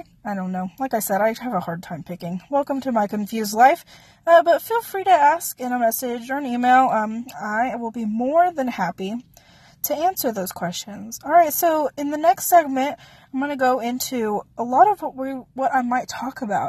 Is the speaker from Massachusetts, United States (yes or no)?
no; Texas, United States; I am Hispanic. I grew up in Texas. I still live in Texas, but that may change in the next few years or so.